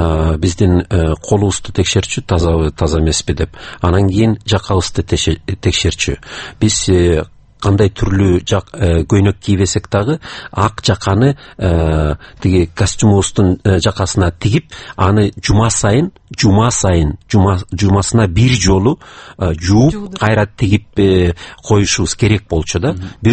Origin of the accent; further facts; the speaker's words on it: Bishkek, Kyrgyzstan; Ленинский проспект, анан кийин Чуй проспектиси болуп ошол бурчтарда иш кылып, борборубуздун эң борборунда балалыгым өскөн. Ошондуктан центрди жакшы тааныйм дагы, анан жакшы көрбөй коем.